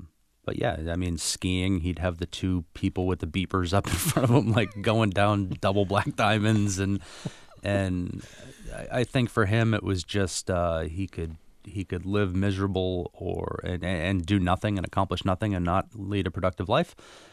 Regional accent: Massachusetts, United States; I wasn't from Southie. I was from a small suburb, so it wasn't that inte

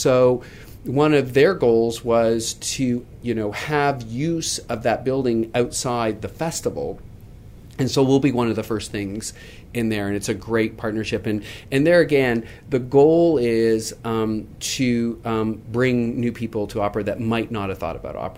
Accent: Toronto, Ontario, Canada; Toronto's my hometown

